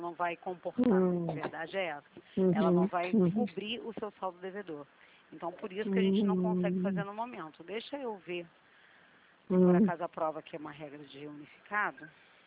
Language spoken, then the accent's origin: Portuguese; Rio de Janeiro, Brazil; Eu sou do centro do Rio